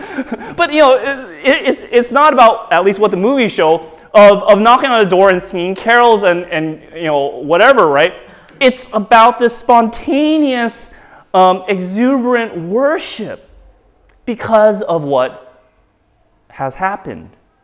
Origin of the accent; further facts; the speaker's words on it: United States; Now, for myself, I'm American, in case you did not know. I'm an American